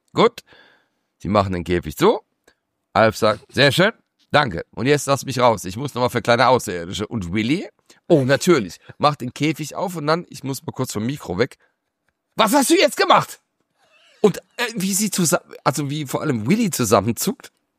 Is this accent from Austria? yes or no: no; Baden-Württemberg, Germany; ich als Kurpfälzer sag auch Rösti.